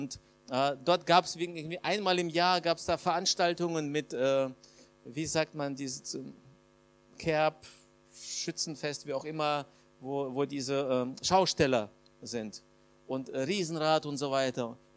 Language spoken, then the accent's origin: German; Kazakhstan; also born or lived in Uzbekistan; now in Germany; mit unserer Familie in das Land unserer Väter gekommen, nach Deutschland. Ich bin geboren in Usbekistan, groß geworden in Kasachstan.